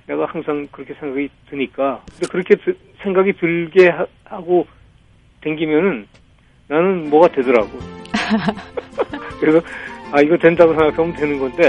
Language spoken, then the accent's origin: Korean; South Korea; moved away as an adult; 저는 이제 해외로 나가서 공부를 하고, 물론 해외 나가서 공부할 때도 항상 나는 한국 사람이라서 열심히 해야 된다.